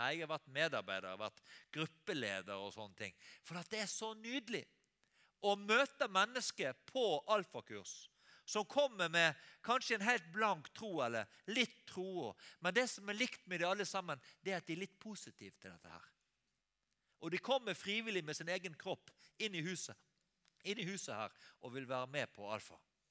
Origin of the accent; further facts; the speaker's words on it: Western Norway, Norway; Jeg er fra Vestlandet, vet